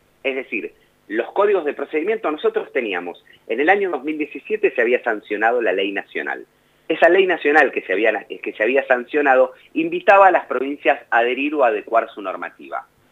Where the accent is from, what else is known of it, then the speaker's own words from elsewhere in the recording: Avellaneda, Buenos Aires Province, Argentina; Yo soy familiar de víctima, soy abogado, como te dije, soy de Avellaneda.